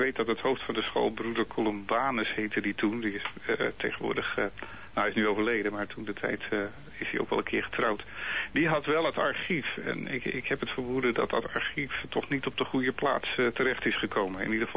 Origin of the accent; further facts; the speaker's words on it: Amsterdam, North Holland, Netherlands; accent: Amsterdam; moved away; Maar toen ben ik zelf uit Amsterdam getrokken, althans niet meer mijn accent heb ik Amsterdam gehad.